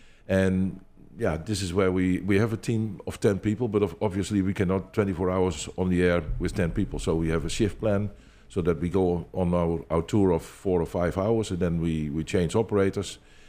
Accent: Netherlands; I'm from the Netherlands.

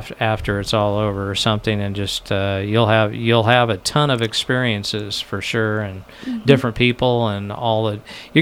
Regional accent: Lincoln, Nebraska, United States; now in Western Nebraska, United States; And of course, I grew up in Lincoln, so rodeo is about the furthest thing from my mind. But I've lived in Western Nebraska for most of my adult life

